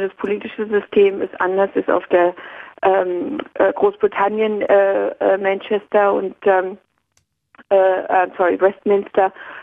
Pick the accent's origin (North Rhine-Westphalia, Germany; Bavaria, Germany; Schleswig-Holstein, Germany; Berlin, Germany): Berlin, Germany; now in Australia; Wir sind oft in Deutschland, ich komme aus Berlin, pflegen also die Familienkontakte, weil ich ja die Einzige hier bin.